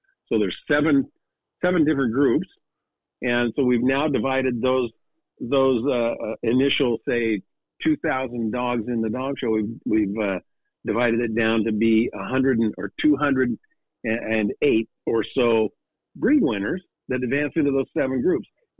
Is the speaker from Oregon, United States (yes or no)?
yes; Oregon, United States; also born or lived in Seattle / New York City; I've now moved to the Oregon coast. I grew up in Oregon, and I wanted to get back into the Northwest. Lived in Seattle for a lot of years, but we lived in New York for 15 years